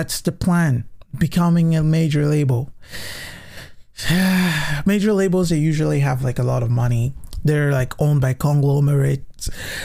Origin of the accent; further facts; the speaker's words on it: Cameroon; And it's working perfectly good in my home country in Cameroon